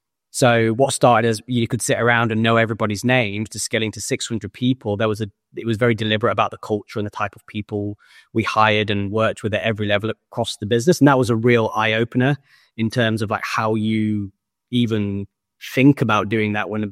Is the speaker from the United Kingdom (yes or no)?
yes; Leeds, Yorkshire and the Humber, United Kingdom; now in Surrey, United Kingdom; we live in Surrey, and he speaks like he's from Surrey. To my parents' dismay, because I'm from Leeds originally